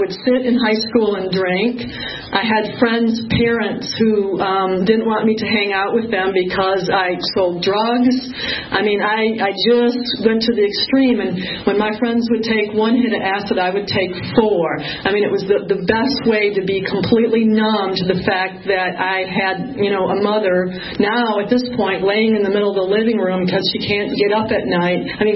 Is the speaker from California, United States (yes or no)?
no; Michigan, United States; born there; I was born in Michigan, and I'm the oldest of five kids.